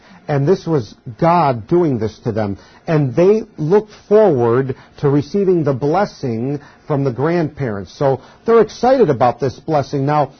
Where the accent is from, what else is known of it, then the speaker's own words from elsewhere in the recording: United States; And now, two generations later, I'm an American. I don't think of myself as an Italian. I'm an American.